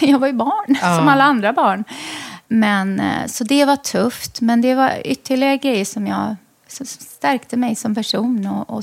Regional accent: Lebanon; Så vi är syrianer och har syrisk ortodoxa. Men ja, från Libanon.

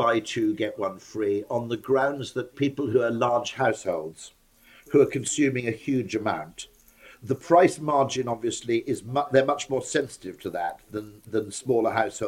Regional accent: Wales, United Kingdom; I'm Welsh

